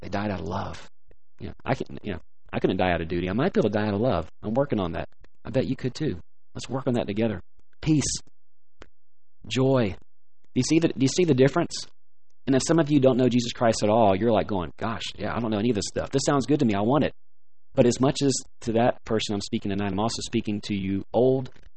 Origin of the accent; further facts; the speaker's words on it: Atlanta, Georgia, United States; I grew up in Atlanta, the South, okay? The capital of the South.